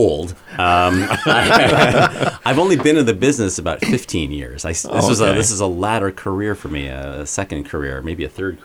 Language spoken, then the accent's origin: English; Rochester, New York, United States; I'm actually from Rochester, New York, originally.